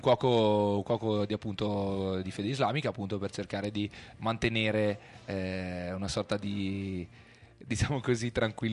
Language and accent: Italian; Sant'Agostino, Emilia-Romagna, Italy; Siamo conterranei, Federico, perché io sono di Sant'Agostino